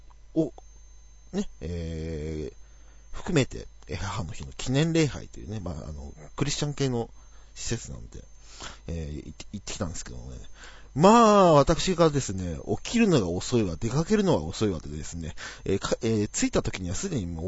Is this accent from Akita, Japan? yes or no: no; Oiso, Kanagawa, Japan; also born or lived in Yokosuka; 大磯っていう土地が、やっぱり、僕にとってやっぱふるさとなのよ。横須賀は生まれた場所なんだけど、